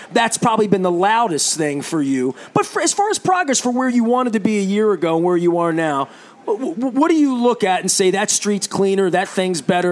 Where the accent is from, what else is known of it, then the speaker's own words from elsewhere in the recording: Dundalk, Maryland, United States; I mean, I'm a kid from Dundalk, and in 1984, 5, 6, I'm 15, 16, 17